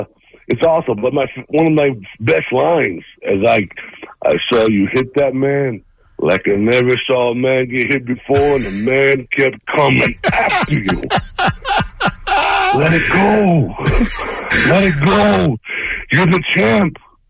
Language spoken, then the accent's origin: English; Philadelphia, Pennsylvania, United States; moved away; But you can take the kid out of Philly, but you can't get the Philly out of the kid.